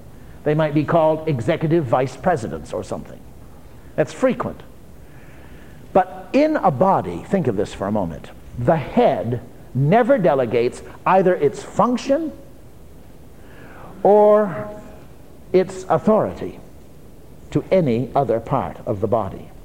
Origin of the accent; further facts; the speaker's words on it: United States; I'm an American, if you haven't guessed.